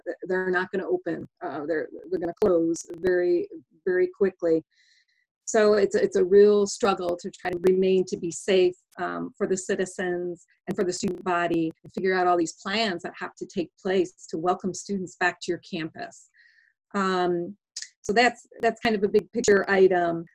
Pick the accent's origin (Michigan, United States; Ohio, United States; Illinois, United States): Illinois, United States; Chicago; I'm about 2 hours south of Chicago, that's my hometown, and I'm with Illinois Central College